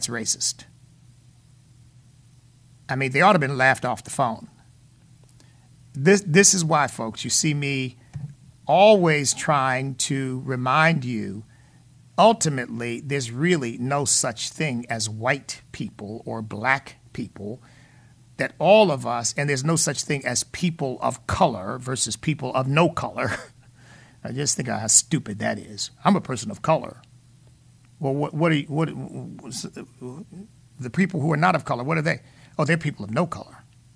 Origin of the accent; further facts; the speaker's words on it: United States; But I'm an American.